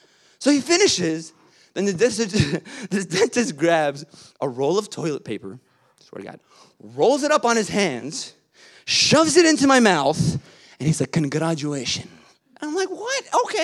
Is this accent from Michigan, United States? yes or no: yes; Detroit, Michigan, United States; So I grew up actually in the Detroit area, but real close to Dearborn, you know. Yeah. We couldn't afford the Dearborn house, so my parents had to live in Detroit.